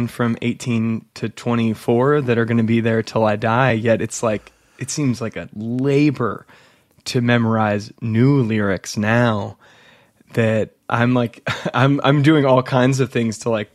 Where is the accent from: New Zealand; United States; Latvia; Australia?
United States; Louisville, Kentucky; Yes, always lived in Louisville.